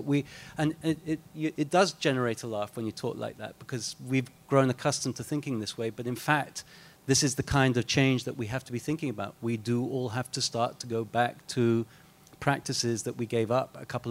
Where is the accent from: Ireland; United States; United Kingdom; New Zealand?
United Kingdom; accent: British; Maybe it's easier for me to say that with my Brit accent.